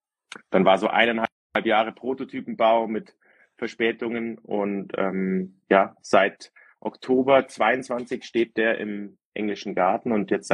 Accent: Munich, Bavaria, Germany; aufgewachsen im Westen von München

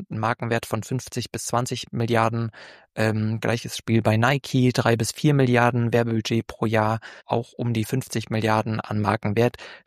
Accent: Leipzig, Saxony, Germany; ich komme ja aus Leipzig

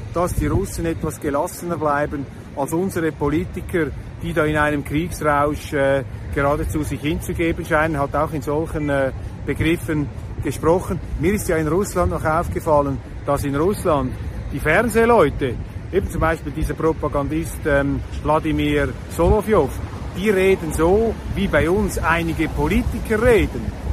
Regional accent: Switzerland; dass ich als Schweizer hier darüber gesprochen hätte

